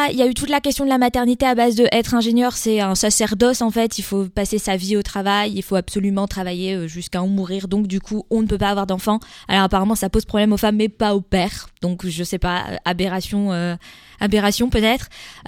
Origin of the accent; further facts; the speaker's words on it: France; moved away as an adult; now in Sweden; moi, je suis française de naissance. Bon, mes parents sont immigrés eux-mêmes. On a un peu l'immigration dans le sang. Puis, j'ai émigré en Suède plus tard.